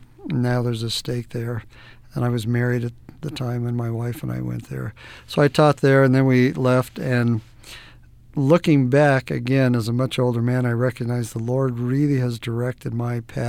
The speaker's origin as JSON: {"language": "English", "region": "Arizona", "country": "United States", "tie": "born or raised there", "said": "No, I actually grew up in Arizona. I'm an Arizona native"}